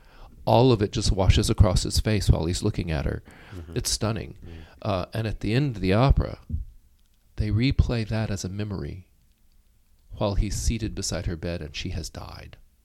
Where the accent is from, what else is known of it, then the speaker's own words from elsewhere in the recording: United States; I tell them that I'm an American and I don't have a clue.